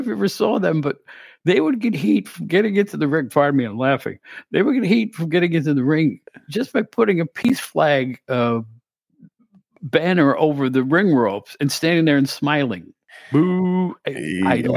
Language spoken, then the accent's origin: English; New York City, New York, United States; I mean, I was that from New York City.